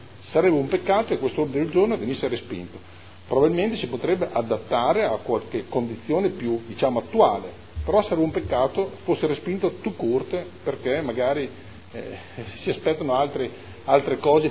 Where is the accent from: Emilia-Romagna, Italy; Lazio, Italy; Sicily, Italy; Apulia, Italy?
Emilia-Romagna, Italy; Modena; Sono modenese da sempre, vivo a Modena da sempre